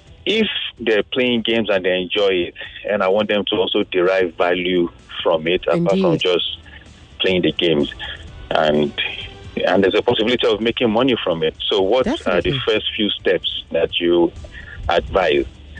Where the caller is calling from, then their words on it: Ikeja, Lagos, Nigeria; I'm calling from Ikeja.